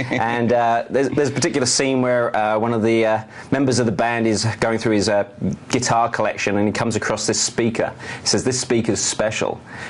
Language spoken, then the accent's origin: English; Highlands Ranch, Colorado, United States; I am. Born and bred.